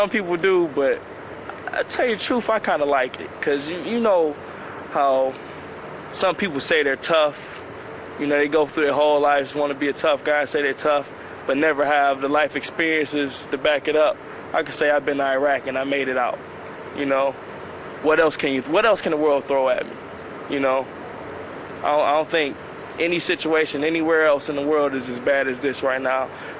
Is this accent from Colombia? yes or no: no; Detroit, Michigan, United States; I'm from Detroit, Michigan. I'm part of the 182nd Field Artillery out of Detroit, Michigan.